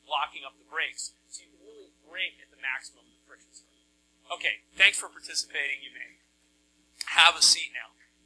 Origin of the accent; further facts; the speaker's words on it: North Carolina, United States; We're only going to make left turns here because I grew up in North Carolina, and that's kind of all we do on the racetrack.